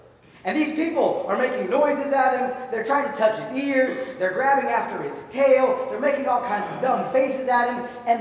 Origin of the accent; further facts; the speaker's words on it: California, United States; when I was a kid, I was growing up in California. We lived near a theme park called Marine World